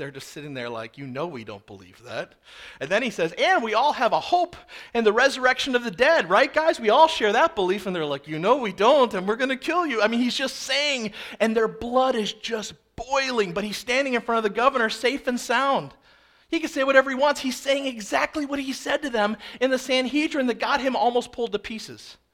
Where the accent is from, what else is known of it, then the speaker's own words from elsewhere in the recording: Pennsylvania, United States; also born or lived in New Jersey; now in New York, United States; I was brought up in New Jersey, mostly in Pennsylvania, and now I live in New York